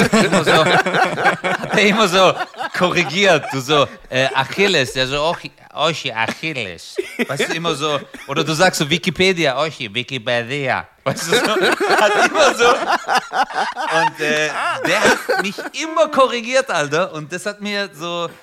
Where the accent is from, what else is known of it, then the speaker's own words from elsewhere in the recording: Stuttgart, Baden-Württemberg, Germany; ey, wo kommst du her? Ich so, Stuttgart.